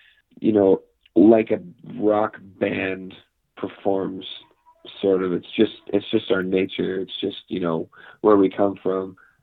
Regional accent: Fort St. John, British Columbia, Canada; played in the bars around where I grew up in Fort St. John.

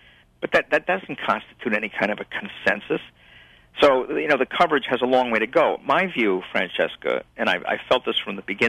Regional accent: Chicago, Illinois, United States; I'm from Chicago. I know full well what Democrats can do. Nobody has to lecture me on that. I've watched Mayor Daley operate my whole childhood and adolescence

